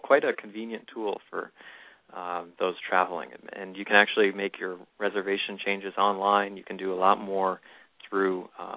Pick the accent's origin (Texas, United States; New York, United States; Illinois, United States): New York, United States; I'm actually from the Thousand Islands region.